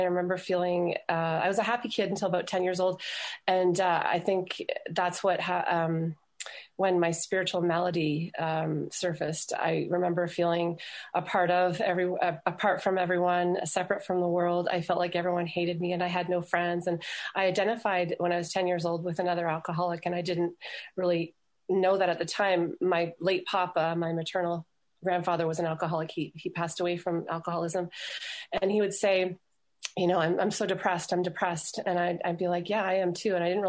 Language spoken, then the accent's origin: English; Toronto, Ontario, Canada; I was born and bred in Toronto.